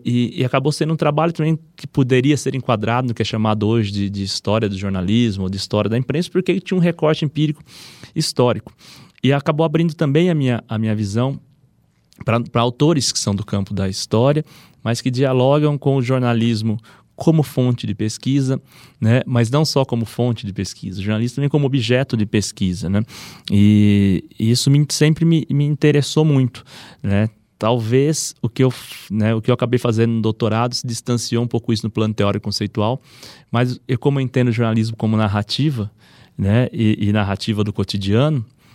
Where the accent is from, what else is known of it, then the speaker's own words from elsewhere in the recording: Lençóis Paulista, São Paulo, Brazil; also born or lived in Bauru; cresci na região de Bauru, né, onde eu morei, né, por mais de 10 anos no total, mas eu cresci em Lençóis Paulista, que era uma pequena cidade no interior de São Paulo.